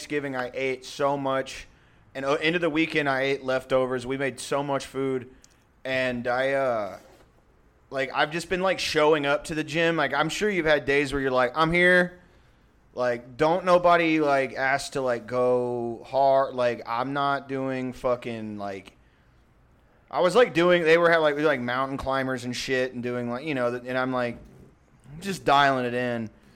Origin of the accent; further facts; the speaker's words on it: the South, United States; We thought about because we're all like from the South.